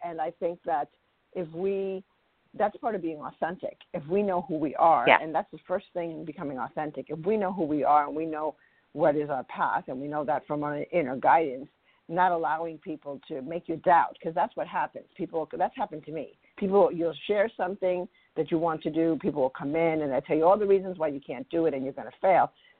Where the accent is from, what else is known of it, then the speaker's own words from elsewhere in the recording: New York, United States; I mean, I'm originally from New York, so there's a lot of agreeing to disagreeing up in the Northeast, and I have wonderful friendships there, still have, but not that I see them every day anymore.